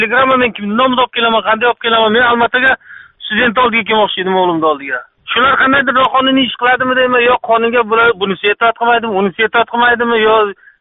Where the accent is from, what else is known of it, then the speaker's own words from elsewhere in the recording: Dushanbe, Tajikistan; Men nimadan, men o'zim Dushanbedanman. Dushanbedan.